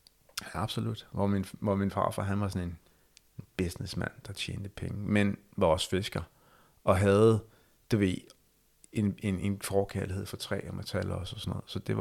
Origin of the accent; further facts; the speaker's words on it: Ballerup, Capital Region of Denmark, Denmark; also born or lived in Ishøj; Ishøj, ja. Og så voksede op i Ballerup.